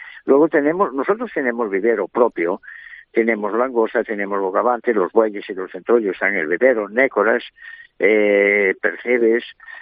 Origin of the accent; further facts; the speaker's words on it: Galicia, Spain; Mire, en Galicia, yo soy gallego, y en Galicia siempre se decía una cosa